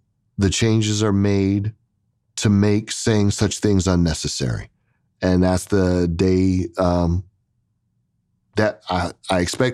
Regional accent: San Francisco, California, United States; And I grew up in the San Francisco Bay, and I got a real connection to Pinoy culture.

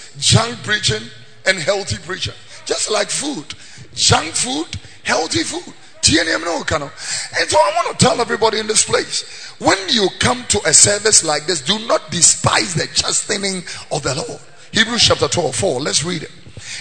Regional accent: Greater Accra, Ghana; I grew up here. I was born here in Tesano. I grew up in Abeka and Fadama.

